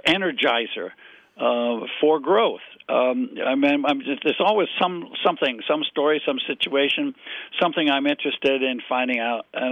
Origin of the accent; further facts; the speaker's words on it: Greenville, South Carolina, United States; Yeah, well, I began actually in high school working for my hometown newspaper in the summer in Greenville, South Carolina.